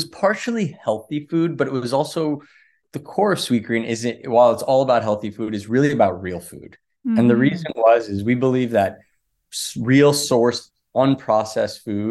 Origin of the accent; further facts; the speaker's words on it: Los Angeles, California, United States; also born or lived in Sydney, Australia; So I grew up in Los Angeles. I'll take you back a little bit. I grew up in Los Angeles. I ended up at Georgetown in 2003, almost 20 years ago.